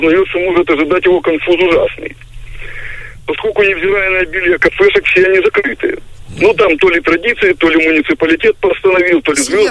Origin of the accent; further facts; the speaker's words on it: Kyiv, Ukraine; Да, я из Киева